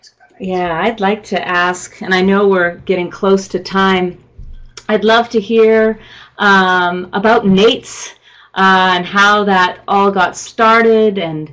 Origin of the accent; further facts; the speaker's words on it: Canada; I am from Canada